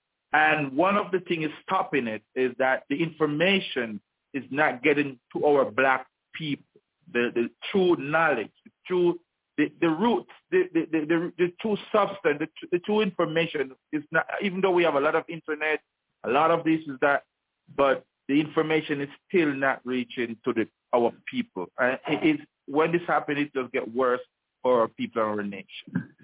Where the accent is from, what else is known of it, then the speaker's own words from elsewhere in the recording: Jamaica; now in Panama; I'm living located in the west side of Panama. I'm originated from Jamaica. I'm born Jamaican from the Caribbean.